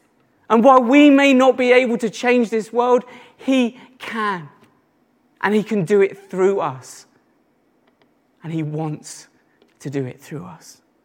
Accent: East of England, United Kingdom; somebody from Essex, I understand the pain of this. You know, even to the point where I used to say, "Oh, I'm from London," rather than from Essex, until my wife used to rat me out.

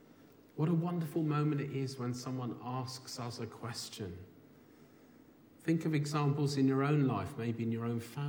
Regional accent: United Kingdom; I am a Brit after all.

